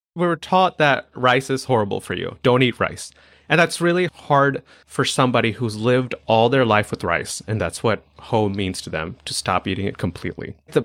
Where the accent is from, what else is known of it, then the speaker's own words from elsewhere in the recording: Chennai, Tamil Nadu, India; I grew up in Chennai, Tamil Nadu, and dosa and idlis.